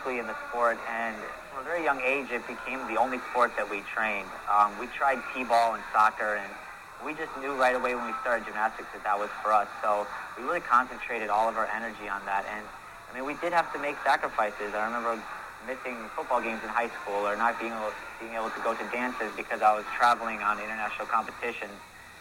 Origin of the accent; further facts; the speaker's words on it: Waukesha, Wisconsin, United States; We grew up on the farm. We, you know, we're from Waukesha and are very proud to be from Wisconsin.